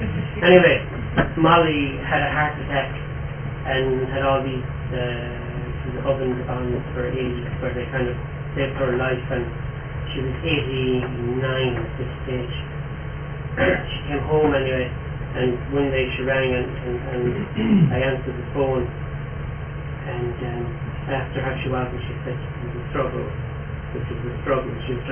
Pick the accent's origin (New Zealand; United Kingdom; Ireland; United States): Ireland; Waterford, Munster; When I came from Waterford. In Waterford, we kind of just love our own city.